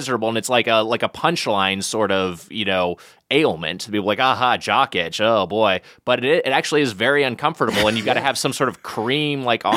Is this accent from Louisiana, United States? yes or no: no; California, United States; We're both from SoCal.